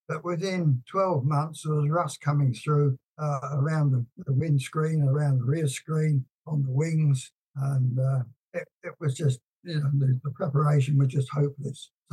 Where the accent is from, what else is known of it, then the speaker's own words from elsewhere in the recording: Dagenham, London, United Kingdom; Why I was brought up in Dagenham